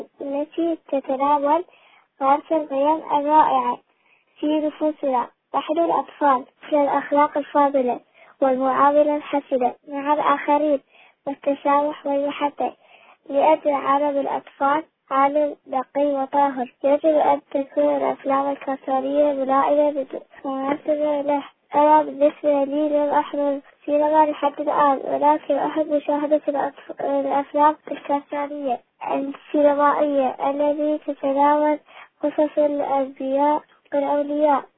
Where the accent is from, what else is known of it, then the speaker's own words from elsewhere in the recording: Iraq; من العراق.